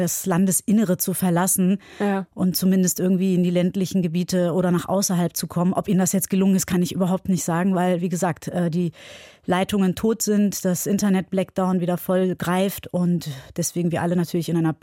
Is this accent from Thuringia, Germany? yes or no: no; Cologne, North Rhine-Westphalia, Germany; also born or lived in Iran; Ich bin gebürtige Iranerin, in Köln aufgewachsen. Ich bin Schauspielerin und Unternehmerin aus Köln.